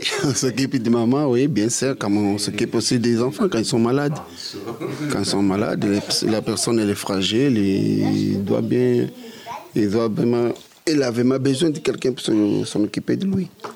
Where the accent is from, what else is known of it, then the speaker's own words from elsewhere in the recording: Angola; Moi, je viens de l'Angola. L'Angola, c'est un pays qui se trouve en Afrique.